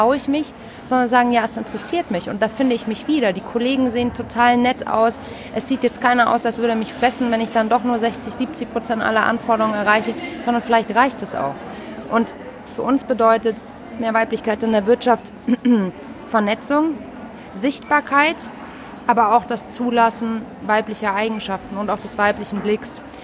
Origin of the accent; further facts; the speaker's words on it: Munich, Bavaria, Germany; born there; now in Hamburg, Germany; ich bin gebürtige Münchnerin, also es ist heute fast ein Heimspiel für mich, lebe aber seit einer ganzen Weile in Hamburg, bin 33